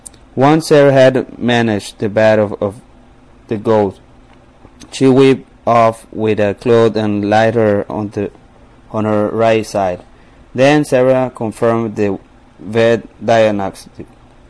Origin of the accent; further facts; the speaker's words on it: Zaragoza, Coahuila, Mexico; also born or lived in Eagle Pass, Texas; I come from Zaragoza, Coahuila, Mexico. I was born in Eagle Pass, Texas, but my family took me to Mexico.